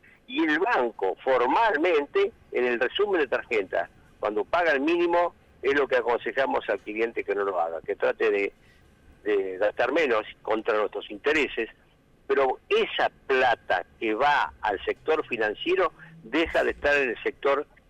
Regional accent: Lomas de Zamora, Buenos Aires Province, Argentina; yo soy de Loma de Zamora

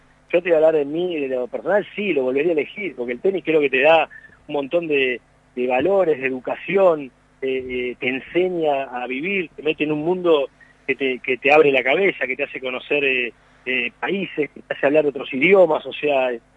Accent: Tandil, Buenos Aires Province, Argentina; yo soy un pibe de Tandil como ustedes, o sea, no tenía nada especial, ¿entendés? Era independiente, de jugar al frontón como todos

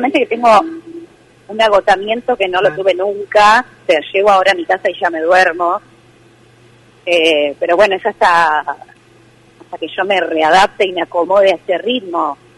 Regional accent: Tandil, Buenos Aires Province, Argentina; voy a tirar que soy de Tandil

